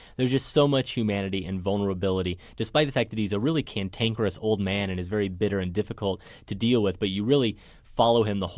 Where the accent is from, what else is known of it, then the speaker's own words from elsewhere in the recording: Iowa, United States; now in Chicago, United States; That movie is part of the reason why I live in Chicago. Growing up in Iowa, I watched that movie, Nothing in Common.